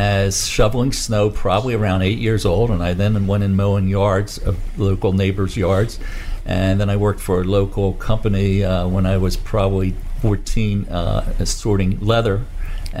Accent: Pennsylvania, United States; I grew up in a small town called Percocet in Bucks County.

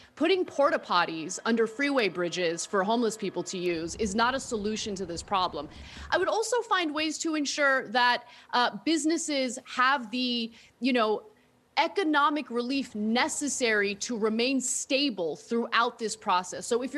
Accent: Los Angeles, California, United States; a native Angeleno. I was born and raised in California. I love my state.

